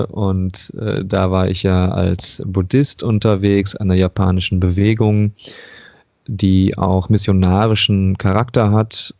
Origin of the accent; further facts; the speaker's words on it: Duisburg, North Rhine-Westphalia, Germany; born there; Ich komme auch aus Duisburg gebürtig.